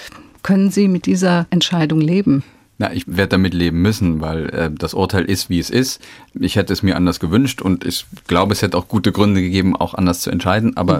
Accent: Eifel, Germany; now in Hamburg, Germany; anderthalb Jahren in die Eifel verpflanzt, wo ich dann auch groß geworden bin, was ich heute auch als meine Heimat bezeichnen würde.

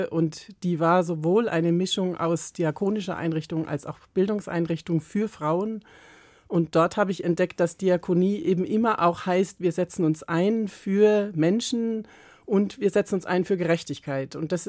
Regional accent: Bad Tölz, Bavaria, Germany; accent: Bavarian; Ich bin in Oberbayern geboren, im schönen Bad Tölz, in Miesbach in die Grundschule gegangen, in Regensburg ins Gymnasium und habe 50 Jahre meines Lebens zumindest meinen ersten Wohnsitz in Bayern gehabt und in verschiedenen Regionen Bayerns gearbeitet.

